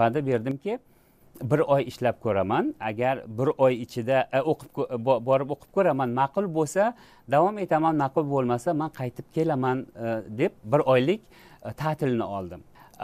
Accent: Samarkand, Samarqand Region, Uzbekistan; born there; men O'zbekistonda tug'ilganman, o'zimni o'zbek deb bilaman, o'zbek madaniyati, o'zbek fuqaro sifatida o'zimni bilaman. Sevaman xalqimni, yurtimni, lekin men aslida eronliman.

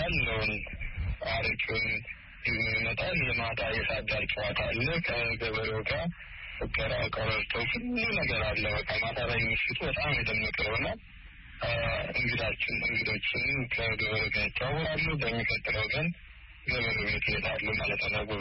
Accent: Addis Ababa, Ethiopia; also born or lived in Debre Markos, Amhara; በስምንት ዓመቴ ወደ አዲስ አበባ ወንድሞች አመጡኝ የተሻለ ትምህርት እንድማር እና ከ14 ዓመት በኋላ ነው ወደ ገጠር የተመለስኩት።

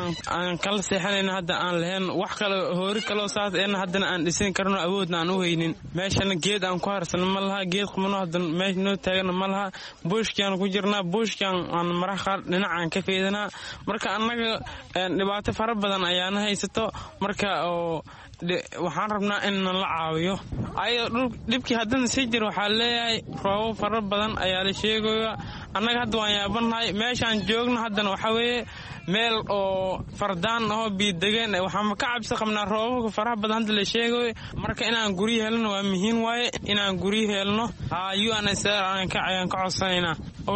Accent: Middle Juba, Somalia; waxaan ka soo barakacnay jabada dhexe ayaan ka soo barakacnay marka wiil soomaaliyeed aan ahay

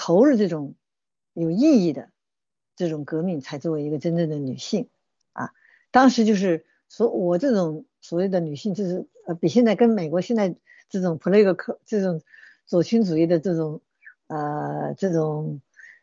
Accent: Xiangxi, Hunan, China; now in United States; 我老家是湘西，湖南湘西啊。我在美国2002年成立了

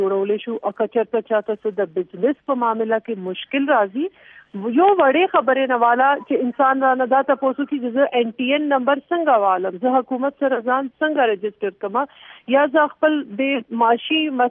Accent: Bannu, Khyber Pakhtunkhwa, Pakistan; زه چې خپل د بنو یم

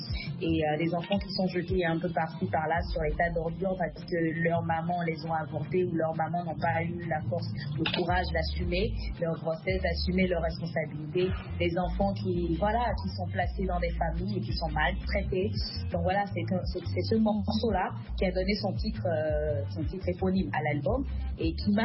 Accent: Savè, Collines, Benin; born there; parce que je suis née à Kobe, ma maman est de Kobe, mais mon père, il est d'Aboumé, à Zakota. Donc voilà, toutes ces deux villes sont du sud du Bénin

